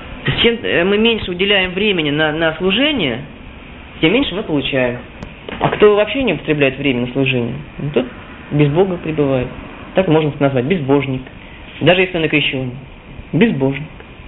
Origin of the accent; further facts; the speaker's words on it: Moscow, Russia; moved away as an adult; Опять же, я оставил родину. Я сам из Москвы.